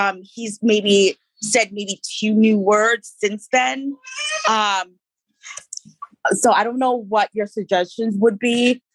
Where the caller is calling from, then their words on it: Providence, Rhode Island, United States; Providence, Wesley, Rhode Island.